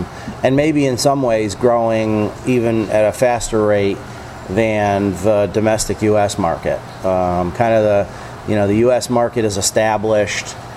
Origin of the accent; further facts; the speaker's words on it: Connecticut, United States; I'm from Connecticut. I've lived in Connecticut my whole life. Please don't hold that against me.